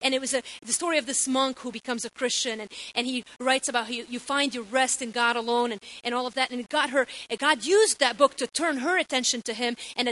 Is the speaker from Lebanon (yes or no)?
yes; Lebanon; I grew up in Lebanon, and my mother had come to Christ as a college student. Her parents were Greek Orthodox.